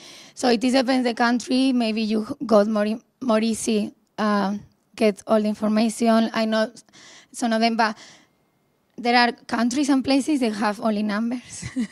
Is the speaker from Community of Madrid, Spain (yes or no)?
yes; Madrid, Community of Madrid, Spain; we are from Madrid, so we wanted to do in Madrid.